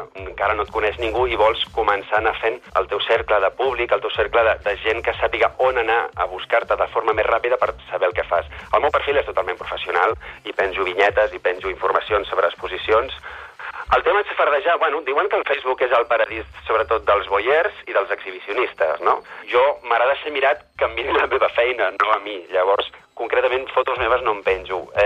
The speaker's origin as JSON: {"language": "Catalan", "town": "Ripollet", "region": "Catalonia", "country": "Spain", "said": "tinc 27 anys, sóc de Ripollet"}